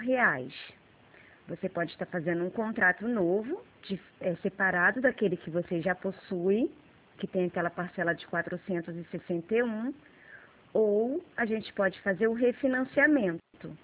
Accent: Rio de Janeiro, Brazil; accent: carioca; now in Sorocaba, Brazil

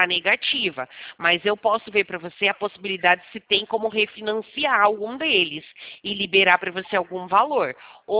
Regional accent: Americana, São Paulo, Brazil; Eu sou de Americana, do lado de Campinas.

